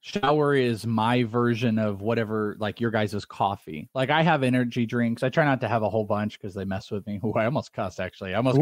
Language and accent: English; Wales, United Kingdom; I'm Welsh.